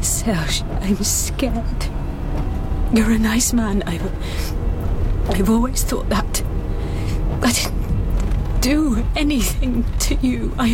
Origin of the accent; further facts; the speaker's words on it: Wales, United Kingdom; That I'm Welsh. I could have told you that. It's no secret.